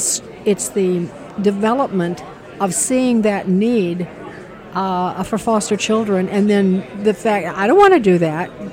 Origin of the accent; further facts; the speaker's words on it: Chicago, Illinois, United States; I'm from Chicago, so Cabrini was a familiar. We have Cabrini Green used to be our projects.